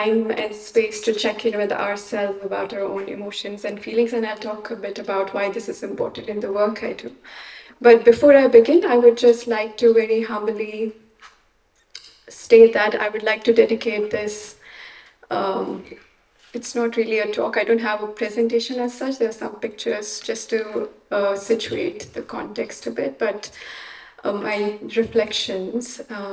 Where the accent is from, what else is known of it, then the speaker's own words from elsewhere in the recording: Jammu and Kashmir, India; So I'm from the Indian administered part of it.